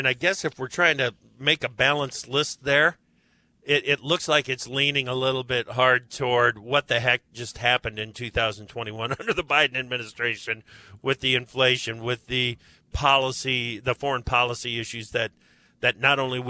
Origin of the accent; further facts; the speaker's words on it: Denver, Colorado, United States; There was a guy in my hometown of Denver that the first time I saw him in jeans, I couldn't recognize him.